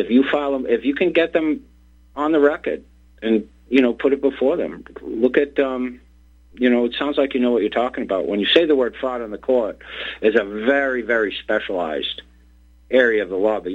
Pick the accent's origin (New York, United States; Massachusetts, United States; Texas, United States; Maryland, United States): Massachusetts, United States; Boston; Why? Because I'm from Boston. And it's just the way we were brought up around here. You don't take it.